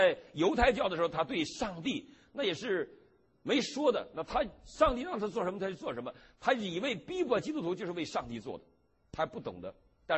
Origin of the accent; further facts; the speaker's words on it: Harbin, Heilongjiang, China; 我想到我们小时候，我的老家哈尔滨有一个跟他同样